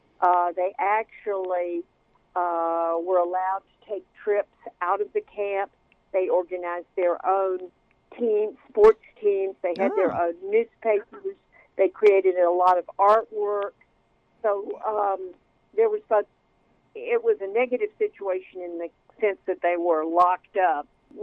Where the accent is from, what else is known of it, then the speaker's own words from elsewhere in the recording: Nashville, Tennessee, United States; She was modeled after a woman who was my horseback riding teacher when I was growing up in Nashville.